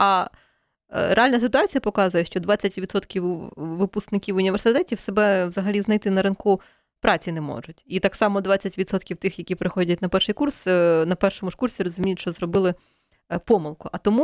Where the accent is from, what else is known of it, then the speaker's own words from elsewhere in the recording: Ladyzhyn, Vinnytsia Oblast, Ukraine; це не 36 тисяч, наприклад, в моєму рідному містечку Латижин.